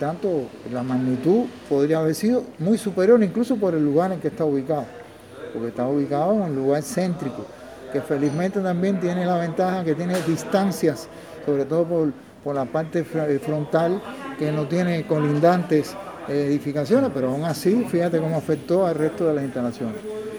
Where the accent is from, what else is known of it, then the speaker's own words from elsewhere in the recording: Cuba; excepto como un cubano ver la noticia